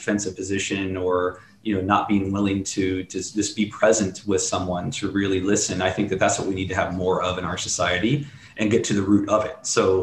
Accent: Midwest, United States; I'm not proud to admit it, but I grew up in the Midwest.

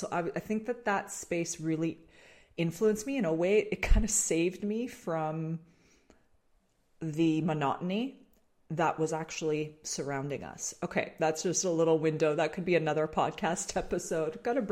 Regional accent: Toronto, Ontario, Canada; born and raised in Canada, born and raised in Toronto.

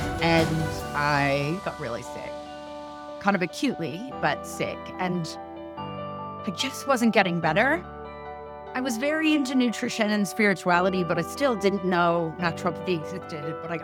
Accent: California, United States; I'm born and raised in California in the 70s. I grew up with scientific parents, but a lot of hippies around San Francisco in the 70s.

